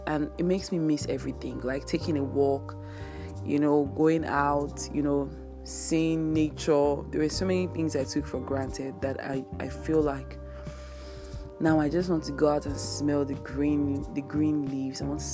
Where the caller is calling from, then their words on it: Lagos, Nigeria; And I'm recording this from Lagos, Nigeria, and I didn't think it was going to get to this, but it's getting serious.